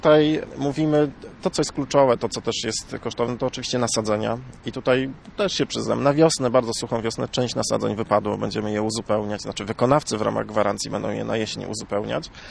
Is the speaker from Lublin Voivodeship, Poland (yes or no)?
no; Słupsk, Pomeranian Voivodeship, Poland; pamiętam z dzieciństwa, całe dzieciństwo spędziłem w rejonie